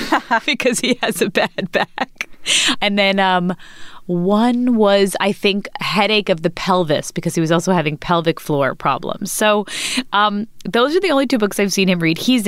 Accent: New York, United States; And I'm a New Yorker, so I'm a worrier.

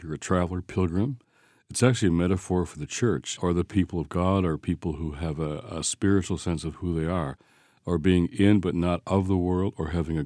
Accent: Detroit, Michigan, United States; Well, I was raised in Detroit, but in white Detroit. And a few miles or blocks away in black Detroit, life is very different.

